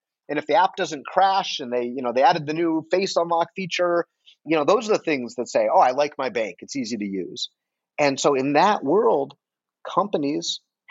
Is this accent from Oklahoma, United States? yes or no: no; Detroit, Michigan, United States; I am from Detroit originally, and Detroit's the automobile, you know, we would say the automobile capital of the world, right?